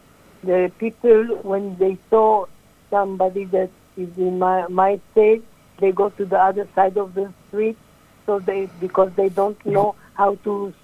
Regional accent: Israel; English is a second language; moved away as an adult; also born or lived in Egypt; now in Australia; I was born in Egypt in 1947. After the Sinai War, I moved to Israel with my family. And all my life I lived there until 10 years ago that I came here to Australia.

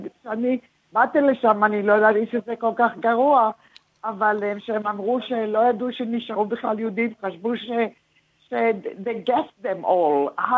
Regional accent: Israel; English is a second language; So I lie about it. I say I'm Eastern European. God help me if they know I'm Jewish from Israel.

